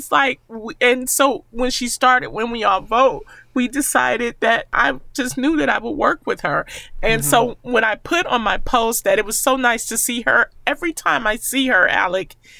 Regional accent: United States; First of all, I want to tell anybody, as an American, you should go to the White House.

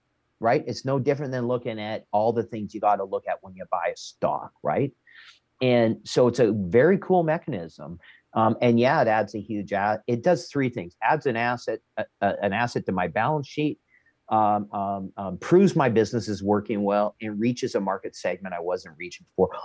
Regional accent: Canada; I got to talk Canadian because I'm Canadian.

